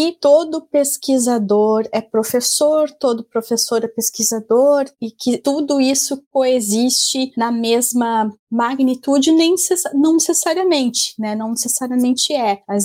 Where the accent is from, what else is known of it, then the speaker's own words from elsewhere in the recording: Rio Grande do Sul, Brazil; now in São Paulo, Brazil; eu me mudei do Rio Grande do Sul, eu sou gaúcha originalmente, para São Paulo